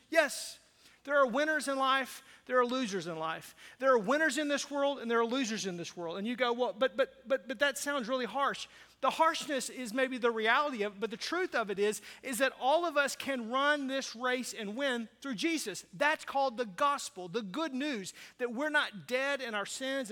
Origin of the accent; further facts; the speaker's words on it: the South, United States; I grew up in the South, in the dirty South, where it's just like humid and hot and nasty.